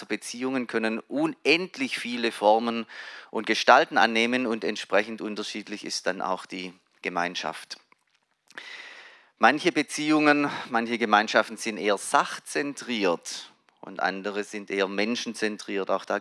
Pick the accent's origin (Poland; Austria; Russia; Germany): Germany; Baden-Württemberg; also als Schwabe in Hamburg ist sowieso ein Riesensprung.